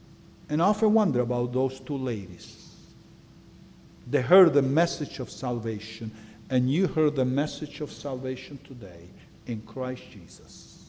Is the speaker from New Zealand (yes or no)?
no; Russia; now in United States; See, when I go to Russia or Ukraine, I'm an American. When I'm here, I'm Russian.